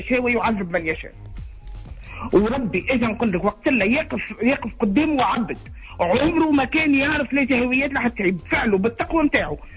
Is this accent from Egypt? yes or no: no; Tunisia; تونسي تقول انا من جنوب ما يعرفوش الجنوب شنو